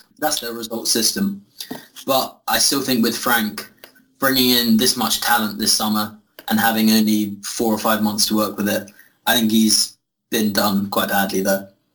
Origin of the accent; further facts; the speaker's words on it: London, United Kingdom; I was born and bred in North London, local to the Emirates Stadium.